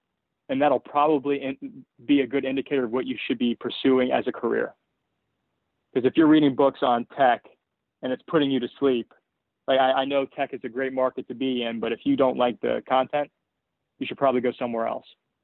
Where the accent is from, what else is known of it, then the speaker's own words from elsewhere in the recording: Columbus, Ohio, United States; I'm from Columbus, Ohio. I did my undergrad at Ohio State.